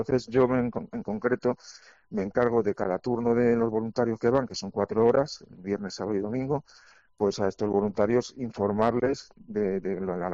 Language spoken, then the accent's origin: Spanish; Community of Madrid, Spain; Somos de Madrid, en concreto yo vivo en Villaviciosa de Odón